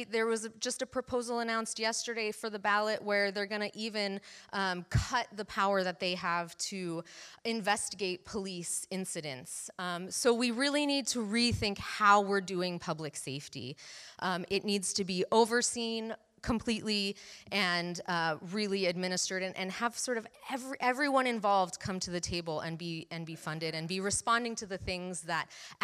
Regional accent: Oregon, United States; I am from the Arbor Lodge neighborhood, previously Overlook, previously Irvington. They are all very close to my heart.

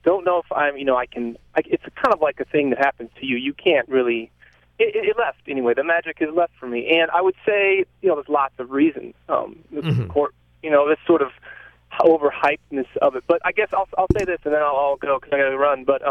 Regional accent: Midwest, United States; I'm from the Midwest

